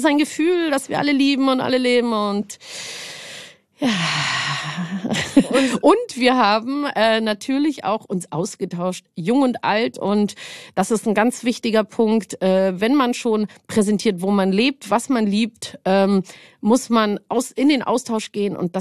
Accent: Munich, Bavaria, Germany; Aufgrund meiner genetischen Historie bin ich auch aus München

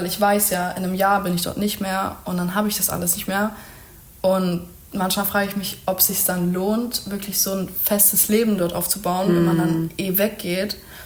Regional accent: Germany; woher kommst du eigentlich? Und dann meinte ich immer so, ja, Deutschland

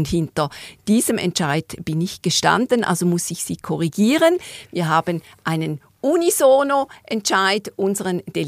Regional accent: Eastern Switzerland, Switzerland; Wir sind beide aus der Ostschweiz. Das verbindet uns. Ich bin Glarner Bürgerin.

